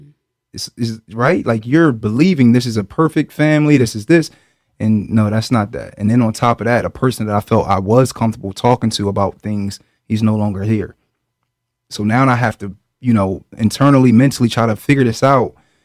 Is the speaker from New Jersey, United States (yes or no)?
yes; Camden, New Jersey, United States; I moved from Camden to Haddonfield. I'm only one of five black kids in the whole school.